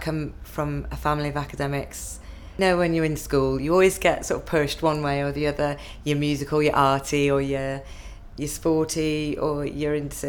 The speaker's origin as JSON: {"language": "English", "town": "Leeds", "region": "Yorkshire and the Humber", "country": "United Kingdom", "said": "30th of January 1976 and I come from Leeds in Yorkshire."}